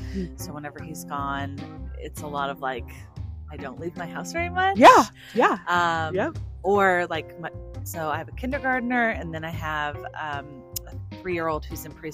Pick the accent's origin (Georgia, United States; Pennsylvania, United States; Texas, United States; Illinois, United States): Texas, United States; Sugar Land; I'm a Texas native. I grew up in Sugarland, went to Texas A&M for college, moved back home as most millennials did after college.